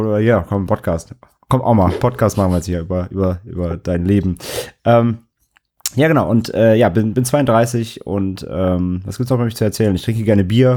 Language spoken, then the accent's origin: German; Rhineland, Germany; born there; now in Hamburg, Germany; ich komme aus Hamburg, beziehungsweise gebürtig, ich bin hier aus dem Rheinland. Wohne aber seit knapp 7 Jahren in Hamburg.